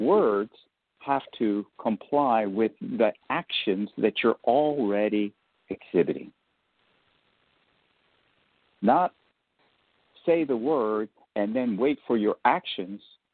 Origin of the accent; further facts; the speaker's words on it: the South, United States; I'm just going to get real southern on you because I am from the South, although it doesn't seem like it.